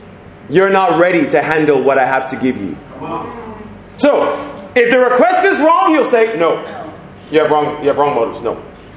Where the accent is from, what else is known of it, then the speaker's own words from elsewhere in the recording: United States; now in Nigeria; But what do I know? I'm just an American here on visa.